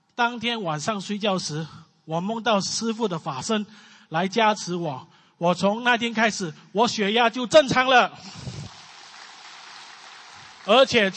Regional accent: Malaysia; 我是来自马来西亚麻波心灵法门共修会的同修。我从小生在一个富裕的家庭

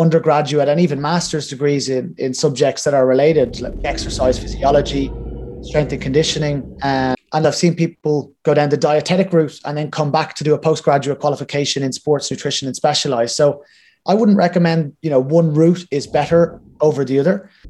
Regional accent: Ireland; I mean, being Irish, when I was going through the education system, there was never any sports nutrition qualifications here.

